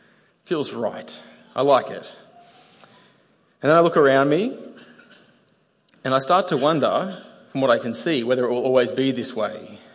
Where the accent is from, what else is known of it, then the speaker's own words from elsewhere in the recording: Australia; Australians are not real good at public displays of affection, or PDAs, as they're called.